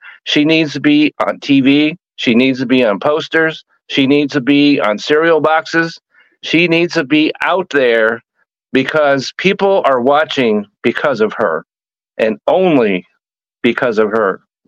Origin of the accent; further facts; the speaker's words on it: Indiana, United States; Well, I grew up in Indiana.